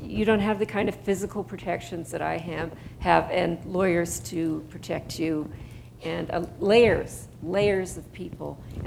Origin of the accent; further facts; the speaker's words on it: Canada; oh God, I'm so Canadian about it.